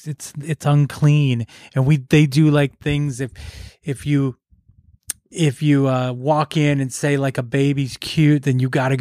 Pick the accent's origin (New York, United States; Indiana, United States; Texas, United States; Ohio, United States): Texas, United States; Which, you know, being in Texas, the Bible Belt. We grew up in the Bible Belt.